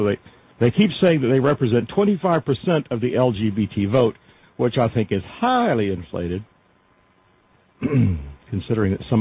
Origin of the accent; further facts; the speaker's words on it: Arizona, United States; just as we did in my home state of Arizona.